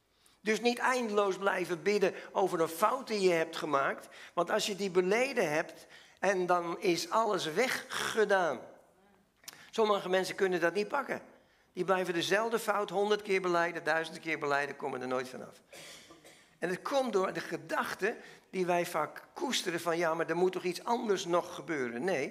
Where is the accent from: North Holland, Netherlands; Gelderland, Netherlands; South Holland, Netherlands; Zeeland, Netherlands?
North Holland, Netherlands; Diemen; born there; Ik ben geboren in Diemen bij Amsterdam, vlakbij de gereformeerde kerk.